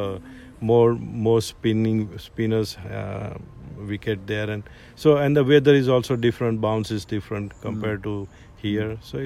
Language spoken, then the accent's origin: English; India; English is a second language; Only one picture I have seen growing up in India.